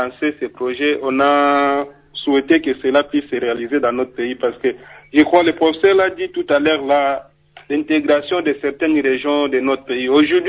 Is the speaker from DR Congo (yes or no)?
yes; Kikwit, Kwilu, DR Congo; ce qu'on peut produire tel que chez nous à Kikwit, ça peut aller dans d'autres régions du pays